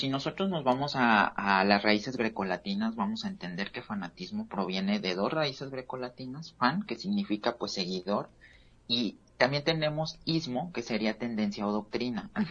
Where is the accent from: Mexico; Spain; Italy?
Mexico; como mexicanos o como individuos de América Latina, tenemos la mala costumbre de quebrar el jarrón